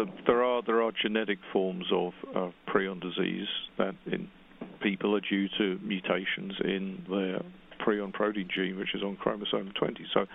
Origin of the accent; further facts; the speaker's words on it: United Kingdom; I mean, I'm obviously British, so I was in and out of Britain during the 1980s